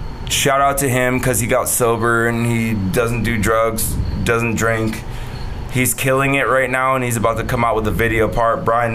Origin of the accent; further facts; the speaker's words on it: Canada; I'm extra Canadian, so like I say.